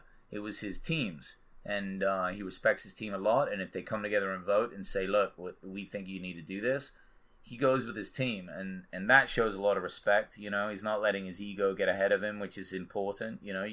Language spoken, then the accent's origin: English; England, United Kingdom; I'm English